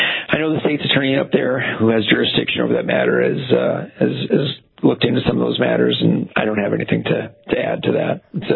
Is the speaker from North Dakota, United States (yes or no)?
yes; North Dakota, United States; also born or lived in Philadelphia; In the worst neighborhoods of Philadelphia, where I was a prosecutor in Philly for 5 years, I was away from North Dakota for a bit